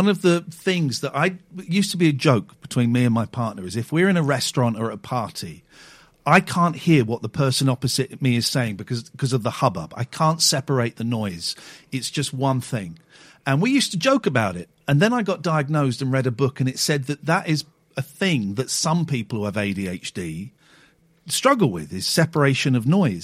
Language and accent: English; Slough, South East England, United Kingdom; I grew up in Slough, and we were trained in schools